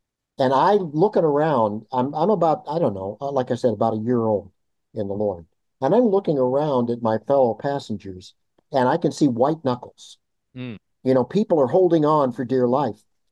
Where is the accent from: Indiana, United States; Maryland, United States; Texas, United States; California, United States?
California, United States; also born or lived in St. Joseph, Illinois; I was a transplant. I became a Vikings fan when I grew up in California.